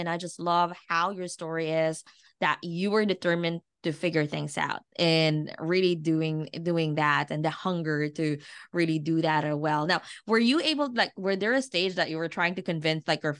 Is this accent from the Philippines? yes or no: yes; Philippines; I mean, coming from an Asian culture, right? I'm born and raised in the Philippines. We're in engineer, doctors, nurses.